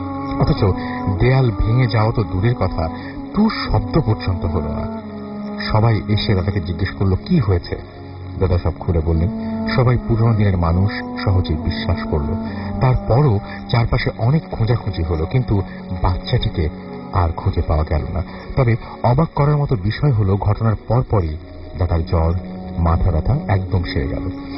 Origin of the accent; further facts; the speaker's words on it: Nowa, Khulna Division, Bangladesh; আমাদের গ্রামের নাম নওয়া গ্রাম, এটি নড়াইল জেলার কালিয়া উপজেলার একটি গ্রাম।